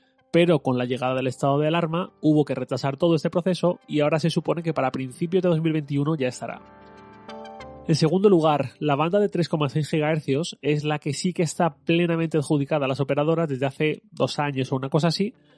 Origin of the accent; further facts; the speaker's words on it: Valencian Community, Spain; Yo como valenciano pienso, por ejemplo, en las mascletas del mes de marzo en Valencia